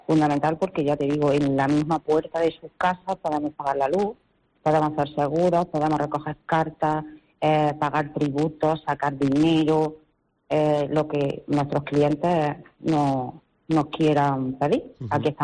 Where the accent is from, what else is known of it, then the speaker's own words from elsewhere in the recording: Villacarrillo, Andalusia, Spain; Estamos 8 rurales y 8 que trabajan en el pueblo, o sea, en mi pueblo de Villacarrillo, que tiene sobre unos 10.000 habitantes.